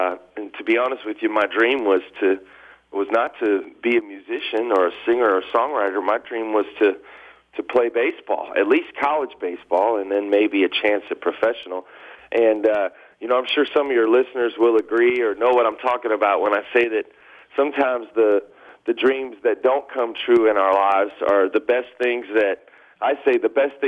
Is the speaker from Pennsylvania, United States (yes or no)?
no; Chicago, Illinois, United States; I grew up in Chicago, so it kind of makes me think of home a little bit, you know.